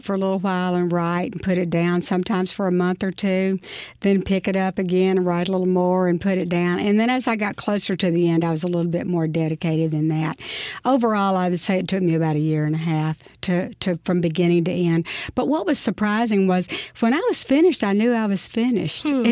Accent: Greenville, Mississippi, United States; I grew up in Greenville, Mississippi. I was a senior when the federal government forced desegregation.

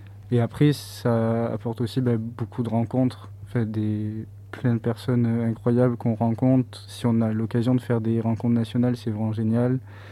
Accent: Toulouse, Occitanie, France; Là, je suis parti de Toulouse pour mes études.

